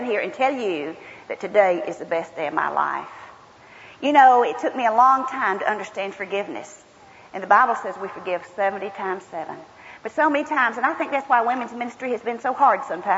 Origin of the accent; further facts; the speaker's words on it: Georgia, United States; accent: Southern; I grew up in South Georgia. I don't know if y'all thought I had a twing twang or sing sang, but I'm Southern.